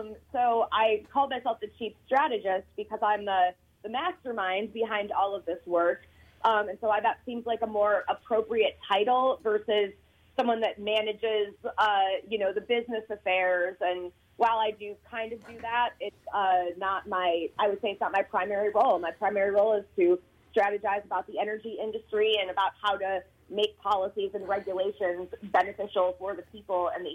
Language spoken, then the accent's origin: English; Cleveland, Ohio, United States; So I'm born and raised in Cleveland, Ohio, which is very commonly known as a Rust Belt city, very coal and oil centric.